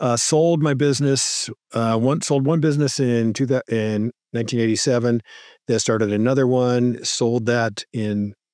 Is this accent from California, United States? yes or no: yes; San Diego, California, United States; moved away as an adult; also born or lived in Los Angeles / Dallas; And so I moved to Dallas, and I was born in San Diego and lived in San Diego my whole life. A little bit in LA when I was young, but moved to Dallas